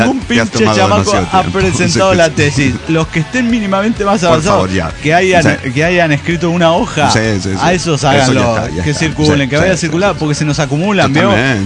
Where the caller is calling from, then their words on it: Saltillo, Coahuila, Mexico; de Saltillo, Coahuila.